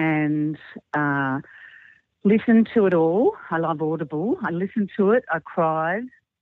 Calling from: Australia; I'm calling from Australia.

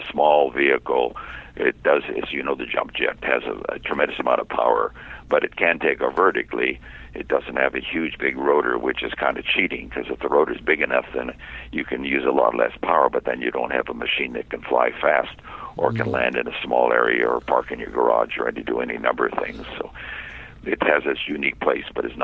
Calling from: Davis, California, United States; University of California, campus town called Davis.

